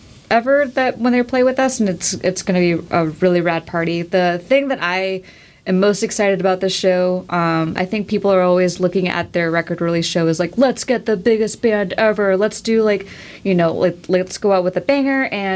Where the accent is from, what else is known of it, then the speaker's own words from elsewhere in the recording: Bellingham, Washington, United States; They were a really big band for me when I was growing up in Bellingham.